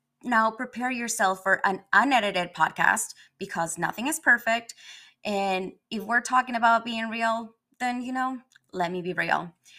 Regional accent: Ecuador; I was born and raised in Ecuador.

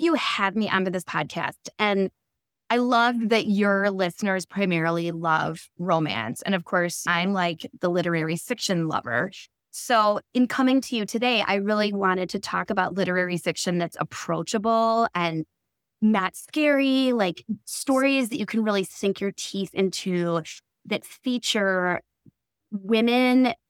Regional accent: Milwaukee, Wisconsin, United States; And I'm actually born and raised in Milwaukee, and so I loved seeing the landscape through Matthew's eyes.

